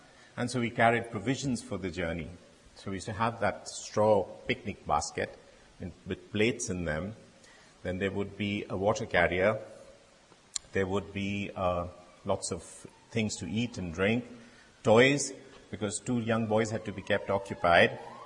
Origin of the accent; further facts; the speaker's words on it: India; We, as a young child in India, or a young boy growing up in India, I was an army brat.